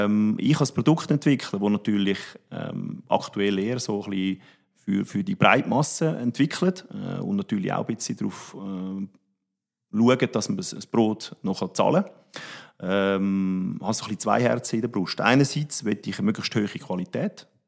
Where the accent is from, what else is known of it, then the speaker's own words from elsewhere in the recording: Switzerland; Basis ist natürlich in der Regel bei uns in der Schweiz immer Getreide, vorwiegend Weizen.